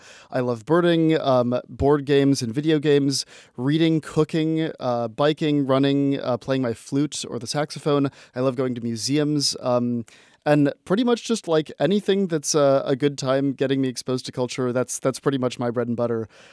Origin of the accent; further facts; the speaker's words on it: Minnesota, United States; listening to Minnesota Public Radio in my home state of Minnesota.